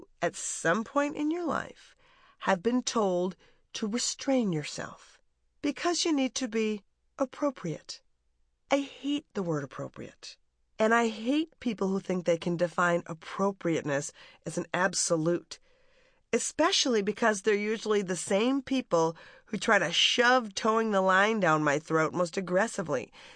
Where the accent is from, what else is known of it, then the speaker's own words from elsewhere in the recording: Minnesota, United States; I grew up in Minnesota. There were a lot of girls like me, who grew up in a wintry archipelago